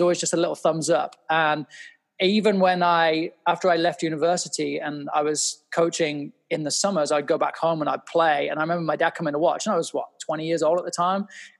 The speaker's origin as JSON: {"language": "English", "town": "Daventry", "region": "East Midlands", "country": "United Kingdom", "tie": "born or raised there", "said": "I grew up in a real small town called Daventry, central England."}